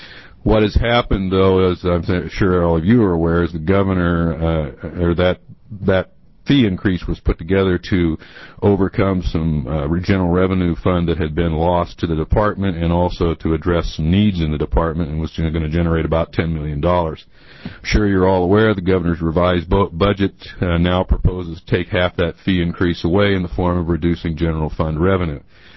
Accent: Florence, Oregon, United States; But anyway, I'm from Florence, Oregon.

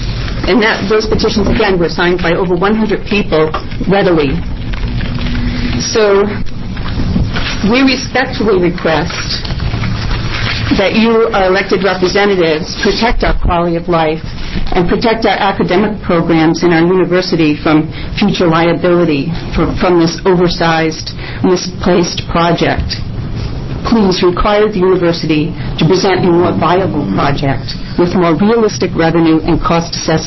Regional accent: Eugene, Oregon, United States; I'm from Eugene. I live six blocks from the site of the proposed U of O basketball arena

